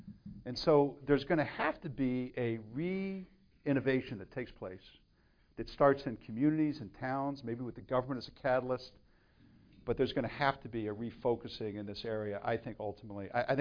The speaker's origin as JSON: {"language": "English", "country": "United States", "said": "Now, I'm also an American, right? I play for the home team."}